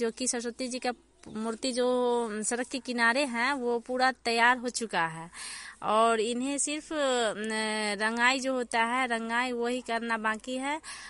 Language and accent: Hindi; Muzaffarpur, Bihar, India; मुजफ्फरपुर की निवासी हूँ और मैं अभी बंद्रा ब्लॉक में रह रही हूँ